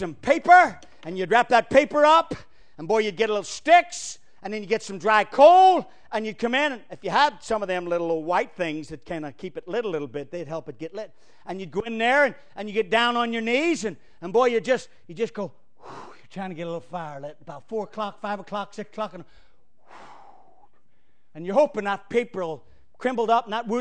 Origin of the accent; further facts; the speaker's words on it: Northern Ireland, United Kingdom; I was raised in Northern Ireland, as I said, and growing up, we didn't have central heating.